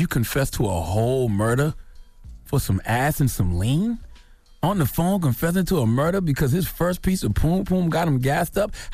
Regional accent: the South, United States; I can understand you because I'm from the South.

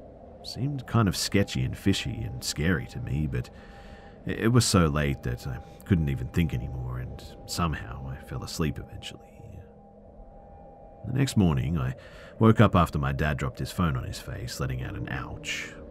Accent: West Palm Beach, Florida, United States; I grew up in West Palm Beach.

